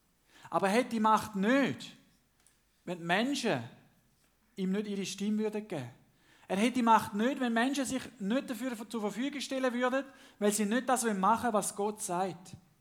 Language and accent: German; Switzerland; Auch bei uns in der Schweiz, obwohl wir es mega gut haben, wir sind reicher als ein Großteil von der ganzen Welt, selbst die Ärmsten unter uns.